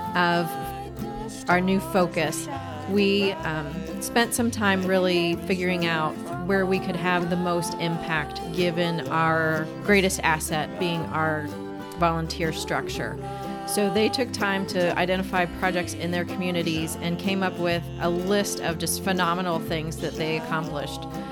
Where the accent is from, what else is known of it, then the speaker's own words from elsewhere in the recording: Texas, United States; moved away as an adult; also born or lived in Midwest; I grew up in South Texas and lived most of my adult life in the Midwest, so I never had experience with mountains.